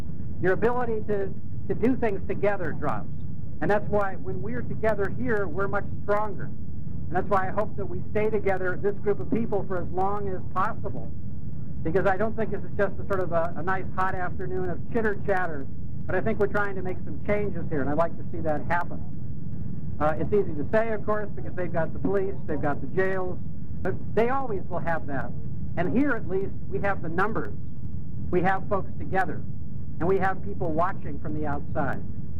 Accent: Santa Cruz, California, United States; I'm from Santa Cruz

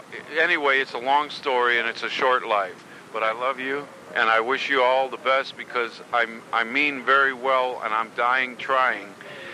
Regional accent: Chicago, Illinois, United States; moved away as an adult; now in Santa Cruz, United States; I've been in this town since 89. I'm from South Chicago. I'm 52 years old. I'm a white male, and I have nothing to hide.

